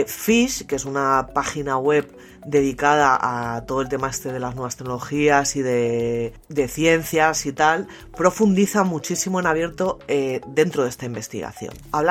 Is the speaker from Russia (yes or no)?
no; Spain; lo que hemos sufrido en mi país hace prácticamente nada fue la catástrofe esta de la Dana en Valencia.